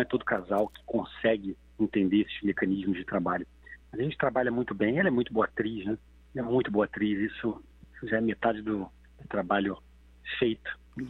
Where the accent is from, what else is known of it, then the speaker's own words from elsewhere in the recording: Rio de Janeiro, Brazil; eu sou um homem que nasci e cresci numa comunidade, né? Eu cresci em favela no Rio de Janeiro. Então, com 18 anos, quando eu entrei na Martins Pena